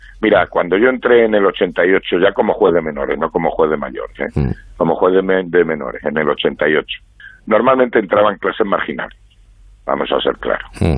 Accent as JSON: {"language": "Spanish", "region": "Castilla-La Mancha", "country": "Spain", "said": "Yo es que soy manchego y me gusta que se me entienda."}